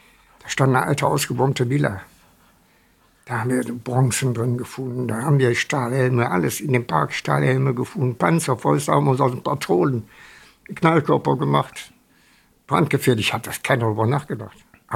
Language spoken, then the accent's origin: German; Wuppertal, North Rhine-Westphalia, Germany; Also, ich bin ja direkt nach dem Krieg geboren und ich erinnere mich an meine Kindheit auf Wischenhausen. Waren viele Ruinen, der Wupperentlang, viele Ruinen, Wupperfeld.